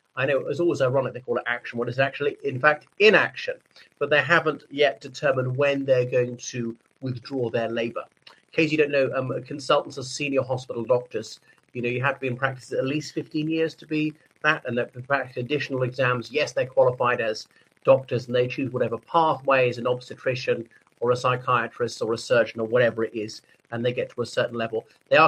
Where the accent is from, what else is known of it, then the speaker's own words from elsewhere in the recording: Ireland; o everybody … from Ireland.